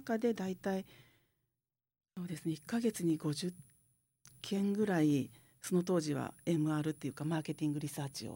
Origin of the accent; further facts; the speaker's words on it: Hiroshima, Japan; 私生まれも育ちも生粋の広島なんで